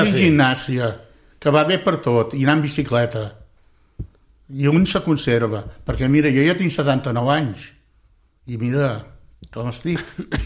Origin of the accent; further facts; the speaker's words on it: Tordera, Catalonia, Spain; a Tordera, i aquest, que és el meu poble